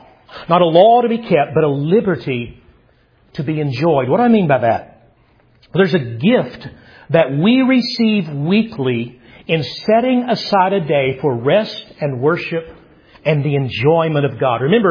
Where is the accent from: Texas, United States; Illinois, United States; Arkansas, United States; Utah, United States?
Arkansas, United States; Growing up in Arkansas, I remember the blue laws.